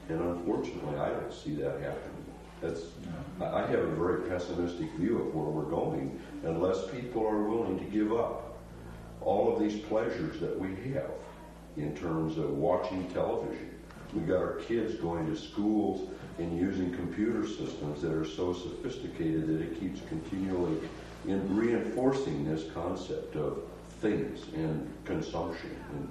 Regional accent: Montana, United States; Where I grew up in Montana

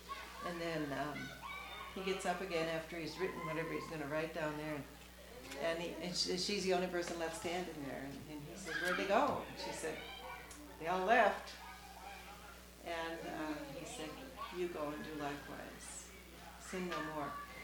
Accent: Moorhead, Minnesota, United States; I'm from Minnesota, from Moorhead, Minnesota. So when I was a kid growing up, migrant workers came every year in April

